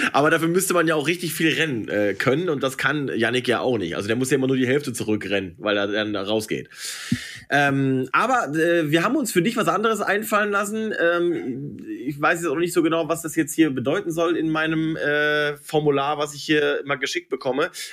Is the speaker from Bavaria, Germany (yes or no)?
no; North Rhine-Westphalia, Germany; born there; ich bin ja gebürtiger Ruhrpott-Junge.